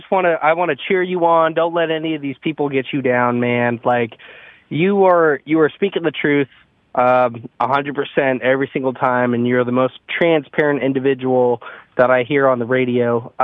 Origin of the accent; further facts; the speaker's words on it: Charlotte, North Carolina, United States; because I've been born and raised in Charlotte, all right? And I'm 26 years old. That's not super old, but that's old enough. I've spent my whole life here.